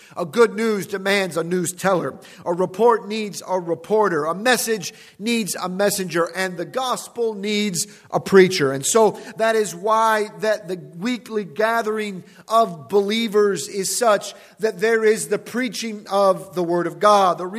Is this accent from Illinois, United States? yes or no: yes; Chicago, Illinois, United States; I was talking with some friends over the weekend about growing up in Pentecostal churches on the south side of Chicago, and it's rowdy churches.